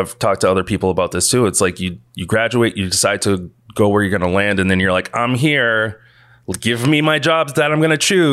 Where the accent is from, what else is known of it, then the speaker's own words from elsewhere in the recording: Boston, Massachusetts, United States; I mean, it makes me think about when I moved back to Boston after college, and I'm from Boston.